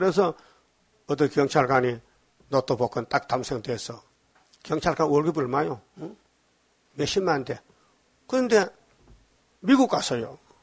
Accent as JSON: {"language": "Korean", "country": "South Korea", "said": "그 서양 사람은 빵을 주식이지 우리는 한국 사람은 밥 먹잖아"}